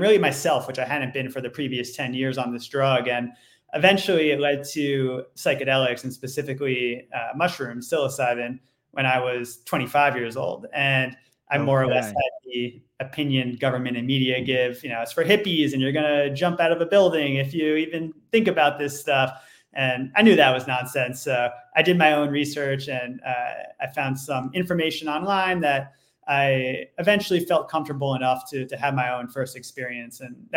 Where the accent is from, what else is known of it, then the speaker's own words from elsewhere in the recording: New York, United States; So my journey started when I was 13 years old. I grew up in Orange County, New York. And when people hear Orange County, they think of the Orange County, California, and it could not be more opposite. This is farmland upstate New York.